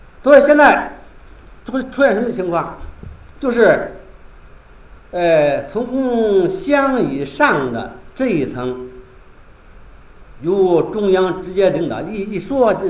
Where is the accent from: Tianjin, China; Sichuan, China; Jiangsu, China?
Tianjin, China; Wuqing; 尤其我是武清这个土生土长，所以对武清的历史呢更比较这个注重一些